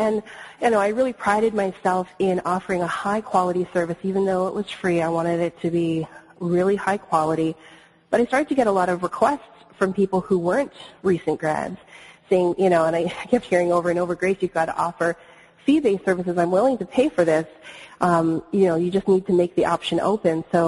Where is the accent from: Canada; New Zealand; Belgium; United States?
Canada; West Coast; I grew up in Canada, and I'm from the West Coast originally.